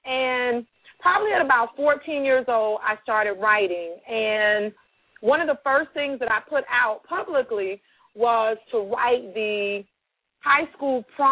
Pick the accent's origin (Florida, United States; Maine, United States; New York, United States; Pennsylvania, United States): Florida, United States; born there; I was born in Florida. I moved briefly to Georgia years and years ago when I was married, and then I came back to Florida and have raised my family here and worked my career here in Florida.